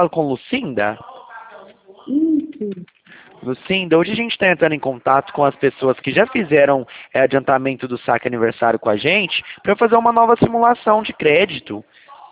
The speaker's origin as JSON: {"language": "Portuguese", "town": "Franca", "region": "São Paulo", "country": "Brazil", "said": "A gente é de Franca."}